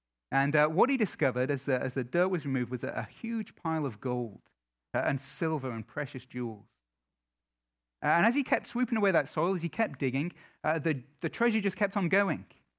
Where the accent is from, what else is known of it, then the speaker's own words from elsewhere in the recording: England, United Kingdom; I'm an Englishman.